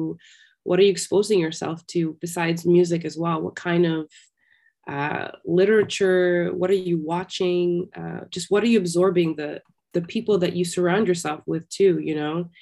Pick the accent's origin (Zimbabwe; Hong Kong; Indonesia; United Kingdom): Zimbabwe; So growing up in Zimbabwe, first and foremost, rhythmically, I mean, my desire and my passion for rhythm over anything was definitely inspired and born out of my time growing up in Zimbabwe